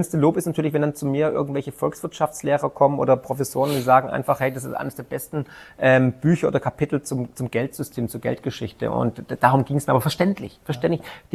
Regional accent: Swabia, Germany; Dann, man hört es, ich bin Schwabe, der Schwabe kann gut mit Geld.

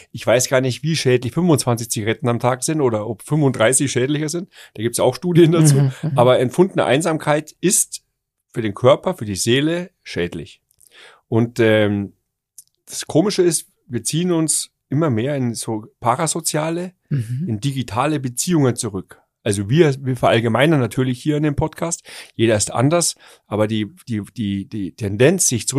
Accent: Waldtrudering, Bavaria, Germany; ich komme aus Waldrudering. Ich habe früher zu jedem Menschen auf der Straße Grüß Gott gesagt.

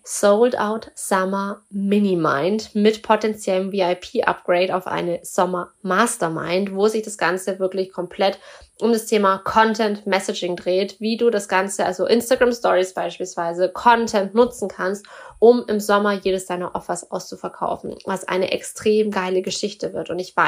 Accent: Augsburg, Bavaria, Germany; ich bin sogar geboren in Augsburg. Also es ist meine Heimatstadt in dem Sinne, auch wenn ich nicht lange in Augsburg direkt gewohnt habe, aber im Umkreis.

